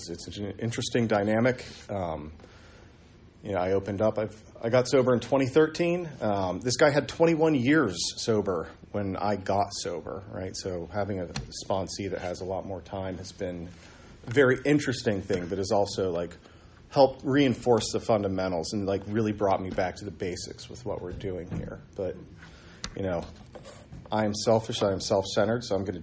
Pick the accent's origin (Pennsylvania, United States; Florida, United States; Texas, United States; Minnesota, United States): Pennsylvania, United States; Du Bois; or where I grew up in Du Bois, Pennsylvania, the solution's the same for alcoholism, right?